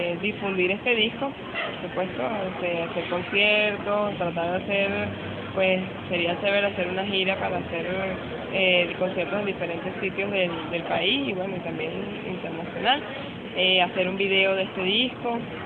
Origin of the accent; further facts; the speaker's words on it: Caracas, Capital District, Venezuela; born there; yo nací en Caracas, pero mi familia es por parte de papá es de Lara.